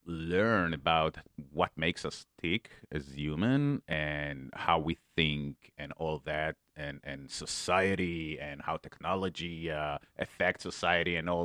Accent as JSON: {"language": "English", "country": "Israel", "tie": "born or raised there", "said": "Yeah, I grew up in Israel. And then, again, since 13, I visited London and Europe a ton."}